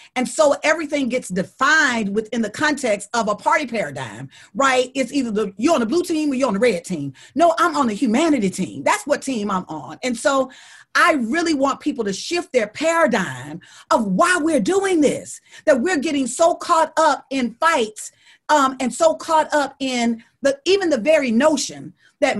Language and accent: English; Deep South, United States; The reason why I know that is because I'm from the Deep South and we live with Trump every day.